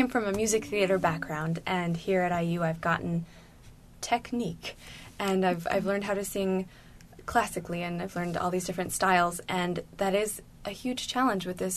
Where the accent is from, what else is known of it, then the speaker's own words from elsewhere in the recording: Carmel, Indiana, United States; I'm from Carmel, Indiana.